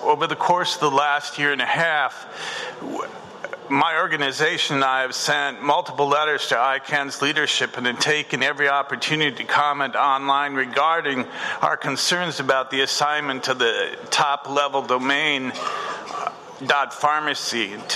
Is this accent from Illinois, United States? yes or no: no; St. Paul, Minnesota, United States; I'm from St. Paul, Minnesota.